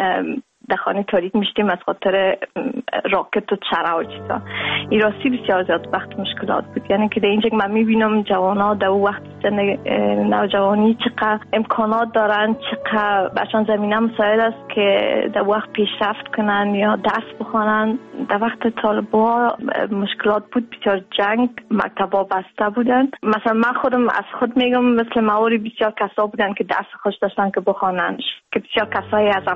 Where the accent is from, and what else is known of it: Afghanistan; moved away